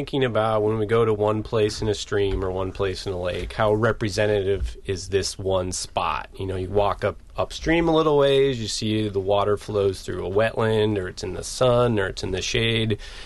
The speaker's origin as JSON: {"language": "English", "region": "Minnesota", "country": "United States", "tie": "born or raised there", "said": "I mean, growing up in Minnesota, we're always around lakes and streams."}